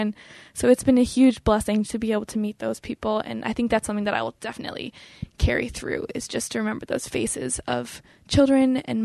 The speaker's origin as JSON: {"language": "English", "town": "Dublin", "region": "Ohio", "country": "United States", "tie": "born or raised there", "said": "But I am from Columbus. I grew up in Dublin, and I went to Bishop Watterson High School"}